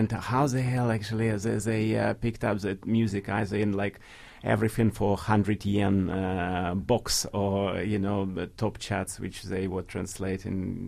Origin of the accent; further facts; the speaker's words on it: Vladivostok, Primorsky Krai, Russia; I still think it was kind of very exciting situation because my hometown, Vladivostok, was even closed for Soviet citizens to come, and you should get some kind of special visa.